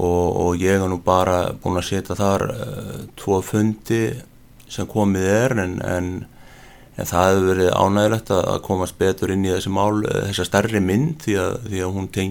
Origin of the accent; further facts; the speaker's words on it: Hafnarfjordur, Capital Region, Iceland; Já, ég fæddur í Hafnarfirði árið 1960 og er nýja orðin 57 ára gamall. Gekk þar í skóla og menntaskóla